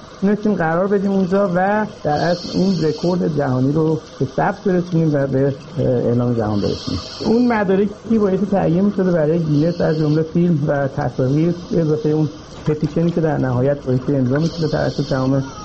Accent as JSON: {"language": "Persian", "country": "Iran", "said": "خود من که ایرانی هستم"}